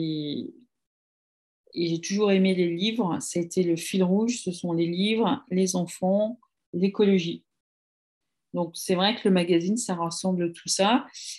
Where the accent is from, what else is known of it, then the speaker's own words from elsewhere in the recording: Annecy, Auvergne-Rhône-Alpes, France; now in Nantes, France; Alors moi, je suis d'origine d'Annecy. Annecy, c'est une ville en Haute-Savoie qui est magnifique, avec un lac magnifique et on la surnomme la Venise des Alpes. Je suis arrivée à Nantes parce que je travaillais à Genève